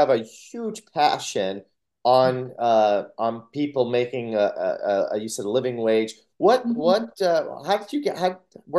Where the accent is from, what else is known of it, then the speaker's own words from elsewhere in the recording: Long Beach, California, United States; I grew up in the Southern California area, and I grew up in Long Beach, and I love Long Beach so much.